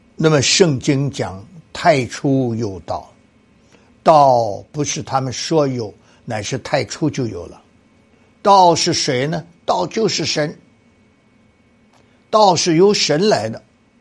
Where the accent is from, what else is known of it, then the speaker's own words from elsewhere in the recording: Hebei, China; 他也是河北人，我也是河北人，两个人一谈起来啊，还离得不远